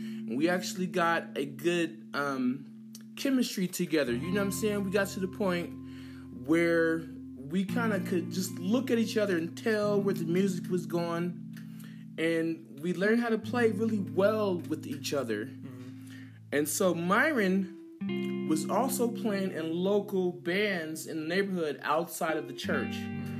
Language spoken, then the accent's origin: English; Dayton, Ohio, United States; moved away as an adult; Well, I'm originally from Dayton, Ohio. And, you know, I actually joined the Army when I was 18